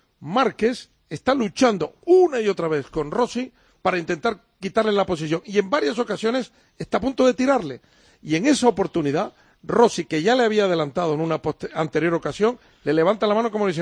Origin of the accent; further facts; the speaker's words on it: Spain; soy el primer español